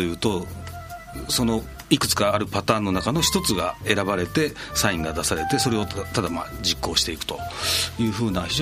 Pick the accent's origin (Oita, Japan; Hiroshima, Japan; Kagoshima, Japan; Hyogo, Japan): Hiroshima, Japan; はい、市内ですね